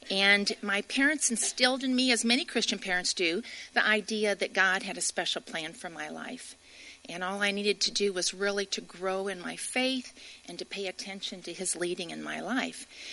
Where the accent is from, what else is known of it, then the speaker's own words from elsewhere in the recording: Midwest, United States; I grew up in the Midwest. I was a preacher's kid.